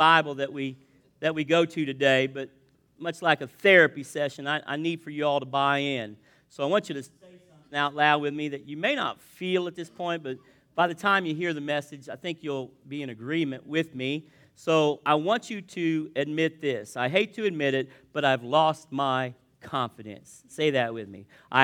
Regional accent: Indiana, United States; I mean, I'm from the South, you know, southern Indiana. And my family is from further south than

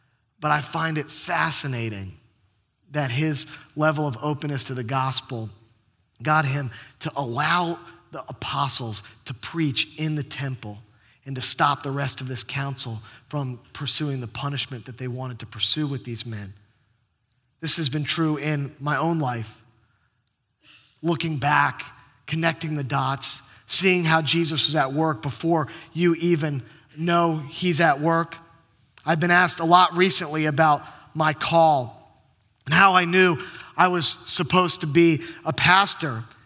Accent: Virginia Beach, Virginia, United States; the church that I grew up in down in Virginia Beach.

